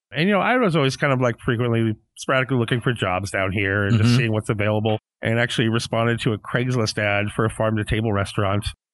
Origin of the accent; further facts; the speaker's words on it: Portland, Maine, United States; also born or lived in Boston; Well, I grew up in the Northeast. Family kind of split between Portland, Maine and Boston.